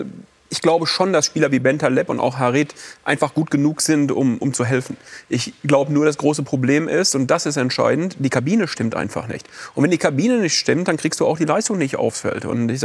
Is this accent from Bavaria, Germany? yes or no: no; North Rhine-Westphalia, Germany; ich bin aus dem Westen und ich bin auch aus dieser Region und ich bin, wie gesagt, mit Schalke groß geworden.